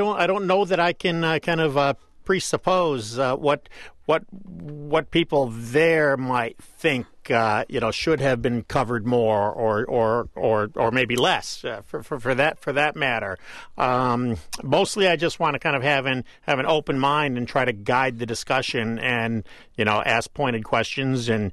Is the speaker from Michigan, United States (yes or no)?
yes; Michigan, United States; I grew up in Southeast Michigan and worked for many years out of Detroit for NPR.